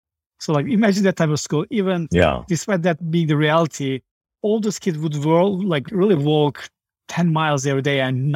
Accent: Malatya, Turkey; So I grew up in southeast part of Turkey in a kind of city called Malatya. I was born in a small village.

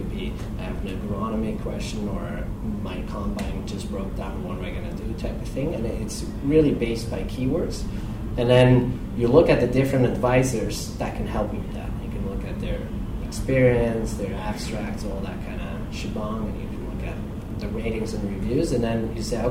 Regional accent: Switzerland; accent: Swiss; not sure people don't understand my Swiss accent too well, so...

